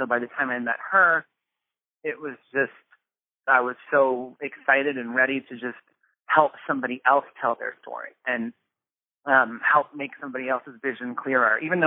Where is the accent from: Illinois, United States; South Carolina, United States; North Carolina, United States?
Illinois, United States; I'm from Illinois. I can say that.